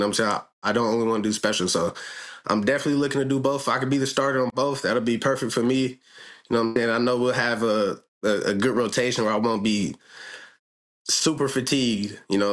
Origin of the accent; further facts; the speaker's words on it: United States; growing up in the States, you know, all we think about is the NFL.